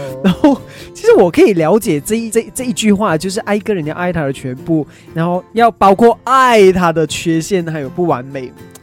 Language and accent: Chinese; Malaysia; 我们马来西亚人啊在晚上的时候聚会的时候我们一起都是喝 milk tea 的。